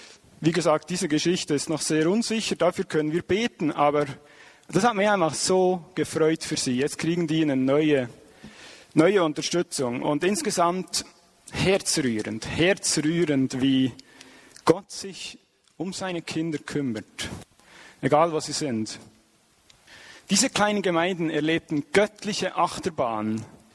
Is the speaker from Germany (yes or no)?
no; Switzerland; Ich bin auch nicht von hier, ich bin Schweizer